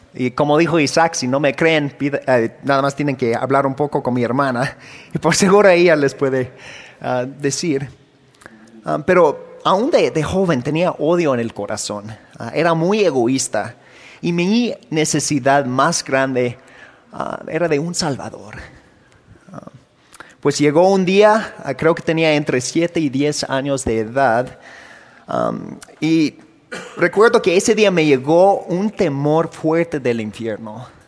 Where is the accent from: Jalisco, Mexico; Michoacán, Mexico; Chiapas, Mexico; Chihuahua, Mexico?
Michoacán, Mexico; Morelia; now in Wyoming, United States; Soy de aquí, de Morelia. Pero ahora vivo en Wyoming, de los Estados Unidos. Como varios de ustedes... me crecí en un hogar cristiano. Mis papás trabajaban como misioneros en México por 17 años más o menos.